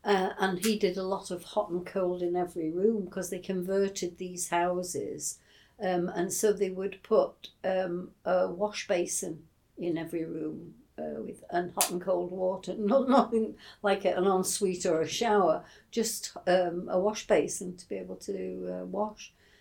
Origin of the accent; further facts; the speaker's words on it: Rhyl, Wales, United Kingdom; also born or lived in Liverpool, England; Yes, I was born in Liverpool, although my parents lived in Rhyl.